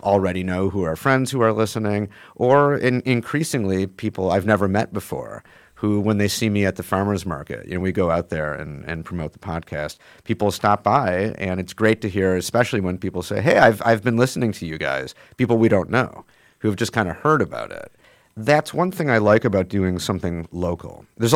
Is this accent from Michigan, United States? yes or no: yes; Southfield, Michigan, United States; But I grew up, so when I was a kid, we lived in a place called Southfield, right on 8 Mile.